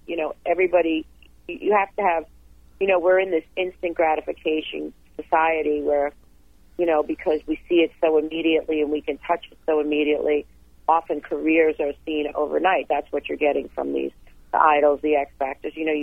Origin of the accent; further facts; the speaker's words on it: New York, United States; I grew up in an apartment, so our neighbors, whatever was blasting out. And for me, I grew up in New York, so it was WABC radio